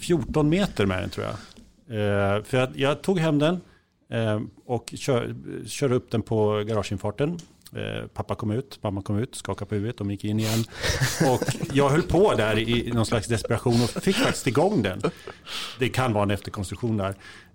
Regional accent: Kisa, Östergötland, Sweden; Jag hittade den på bilskroten hemma i Kisa.

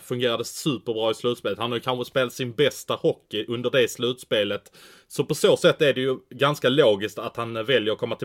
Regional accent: Malmö, Skåne, Sweden; Jag är född och uppväxt i Malmö.

